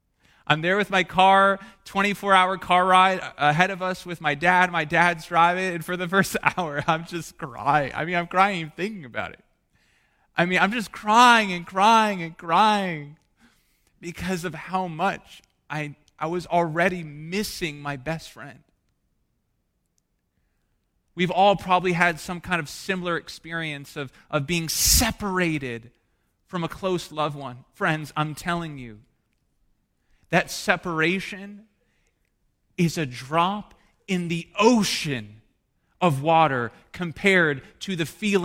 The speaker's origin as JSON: {"language": "English", "region": "Maryland", "country": "United States", "said": "I was traveling from Maryland to Nebraska, you know, the middle of nowhere."}